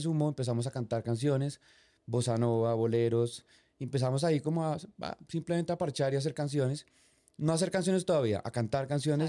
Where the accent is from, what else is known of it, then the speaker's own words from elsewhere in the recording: Bogotá, Colombia; yo soy de Bogotá